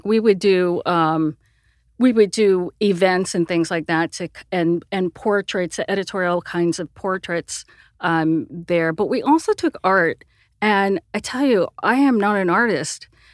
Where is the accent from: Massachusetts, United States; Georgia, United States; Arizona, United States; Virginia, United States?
Arizona, United States; Sierra Vista; I grew up in a tiny podunk town of Sierra Vista, Arizona. It's a really pretty place.